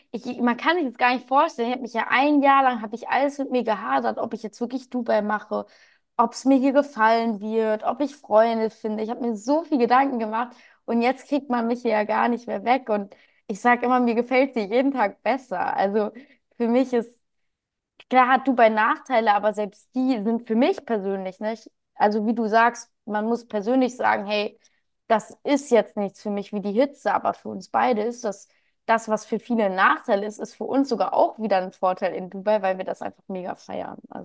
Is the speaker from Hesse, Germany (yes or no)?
yes; Frankfurt, Hesse, Germany; Und ich komme ja aus Frankfurt. Jetzt ist Frankfurt natürlich nicht die sicherste Stadt, aber ich sage jetzt mal, Sossenheim ist ja so ein bisschen außerhalb, also es ist jetzt nicht direkt Innenstadt. Und ich bin da aufgewachsen.